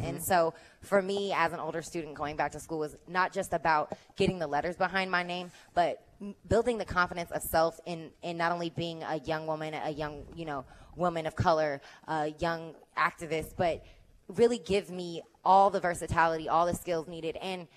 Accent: Oakland, California, United States; I'm from Oakland, California as well.

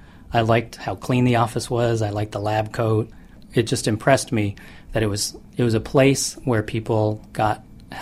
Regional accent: Philippines; moved away; Being Filipino myself and being an immigrant myself, it seemed kind of a natural fit.

